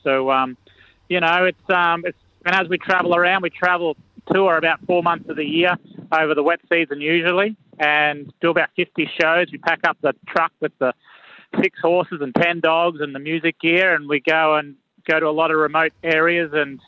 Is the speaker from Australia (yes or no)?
yes; Kingaroy, Queensland, Australia; No, I grew up on a family farm down at Kingaroy in Queensland, just about 3 hours northwest of Brisbane. Got four other brothers on a peanut farm and beef cattle, a lot of horses.